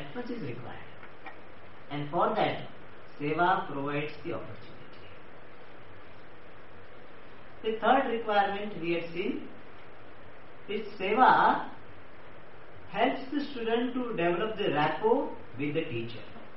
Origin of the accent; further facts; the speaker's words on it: South India, India; Guru is from North India suppose, and he likes North Indian dishes. So I am South Indian, so but I serve what he or she likes.